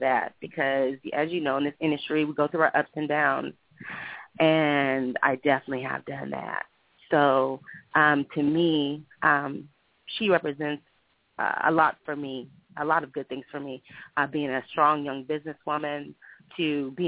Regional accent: Seattle, Washington, United States; I grew up in the Northwest in Seattle, Bellevue.

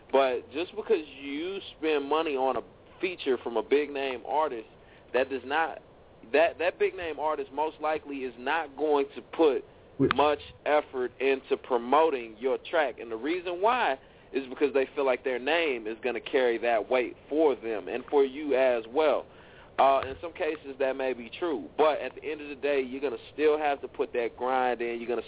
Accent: Indiana, United States; We got Indiana. That's my hometown, my home state.

